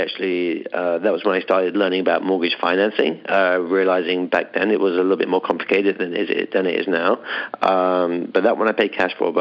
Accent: London, United Kingdom; moved away as an adult; now in United States; Okay, well, I'm originally from London, England.

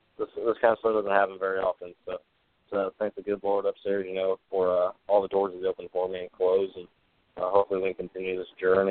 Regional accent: Indiana, United States; So, yeah, I grew up in Indiana, and, that's the hub for non-wing and sprint car racing.

